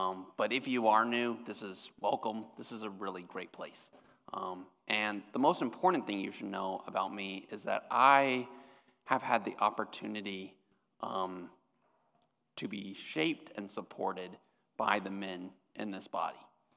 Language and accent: English; Austin, Texas, United States; now in Dallas, United States; I am originally from Austin, so I am a Texan, kind of. The People's Republic of Austin is being represented. I went away from Texas for school originally to go to USC, and then I came back and went to SMU